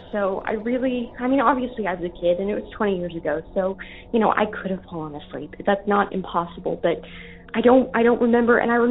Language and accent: English; Tennessee, United States; I'm from Tennessee.